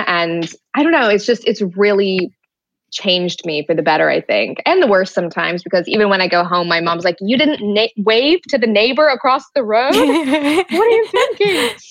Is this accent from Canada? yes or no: yes; Canada; now in London, United Kingdom; And I'm originally from Canada, for those people listening, but I live in London. I moved here probably 10 years ago, something like that.